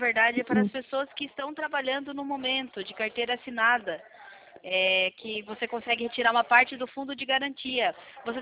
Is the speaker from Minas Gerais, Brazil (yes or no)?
no; Sorocaba, São Paulo, Brazil; Eu sou de Sorocaba.